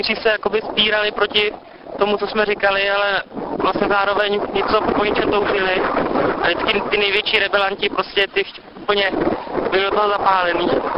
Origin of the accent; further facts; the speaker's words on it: Zaječov, Central Bohemian Region, Czechia; jsem ze Zaječova a je mi 22 let.